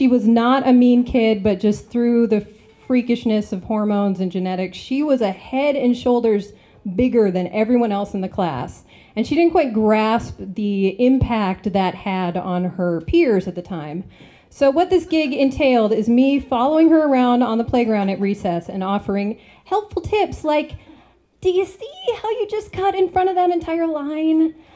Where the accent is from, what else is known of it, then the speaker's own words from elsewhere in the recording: Wrangell, Alaska, United States; So I grew up in Wrangell in Southeast, and there is a garnet mine near Wrangell.